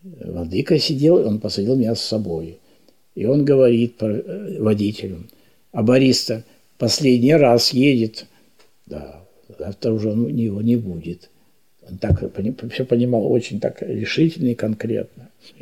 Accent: Yaroslavl, Yaroslavl Oblast, Russia; Поскольку я ярославец, я поехал в Ярославль

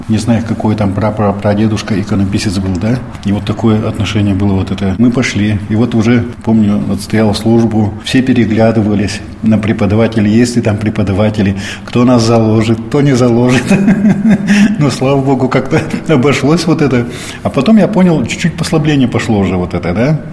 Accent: Izhevsk, Udmurtia, Russia; А мне секретарша говорит, вы откуда? Я говорю, с Ижевска.

